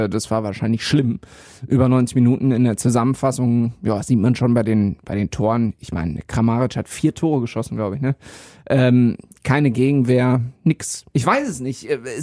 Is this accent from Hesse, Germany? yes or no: no; Düsseldorf, North Rhine-Westphalia, Germany; ich bin ja Düsseldorfer